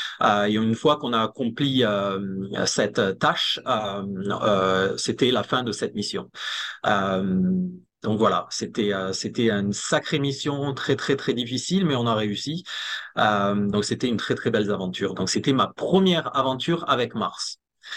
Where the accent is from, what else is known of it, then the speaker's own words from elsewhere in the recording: Agen, Nouvelle-Aquitaine, France; J'ai grandi, je suis né et grandi en France. J'ai grandi dans le sud de la France, entre Bordeaux et Toulouse, à Agen.